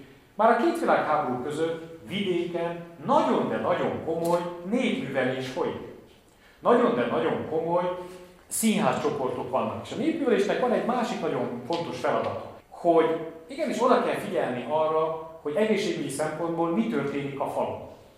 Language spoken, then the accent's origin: Hungarian; Transylvania, Romania; erdélyi magyarként Erdélyben élni minden nap egy döntés.